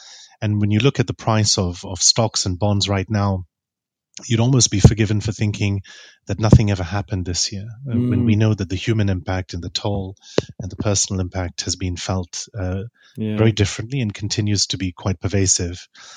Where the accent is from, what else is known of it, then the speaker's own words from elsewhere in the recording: Malaysia; also born or lived in United States; We are of Indian ancestry, and both my parents were born in Malaysia, so a Malaysian.